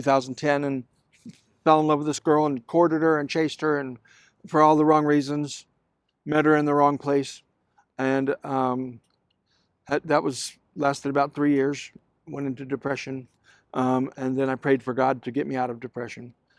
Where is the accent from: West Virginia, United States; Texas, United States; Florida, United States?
Texas, United States; Plano; also born or lived in Dayton, Ohio / Austin, Texas; So I spent, 10 years in Dayton, Ohio, and then moved to Plano, Texas. Mm-hmm. Spent 10 years there, graduated from Plano East, moved to Austin, and spent 10 years there.